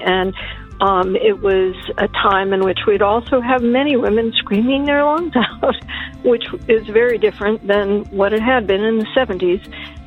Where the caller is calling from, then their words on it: Pawling, New York, United States; I'm calling from Pawling, New York.